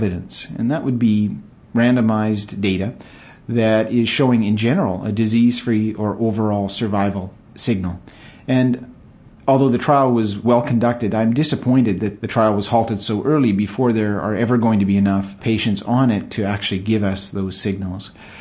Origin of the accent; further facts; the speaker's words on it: Canada; I look at these data in part as a Canadian, and in Canada, we have a very centralized system